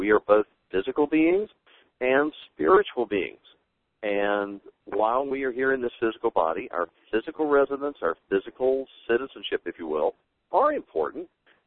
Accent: United States; born there; I'm very glad to be born in America and have always enjoyed being an American.

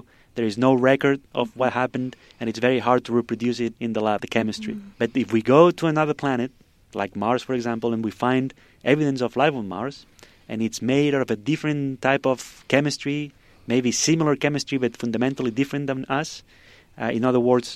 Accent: Spain; English is a second language; moved away as an adult; also born or lived in Germany; now in California, United States; I'm from Spain, yeah. I was born and I grew up in Spain. And then a few years after college, I moved to Germany to continue studying. Mm-hmm. And about 8 years ago, I came to California to continue my research. And I decided to stay here.

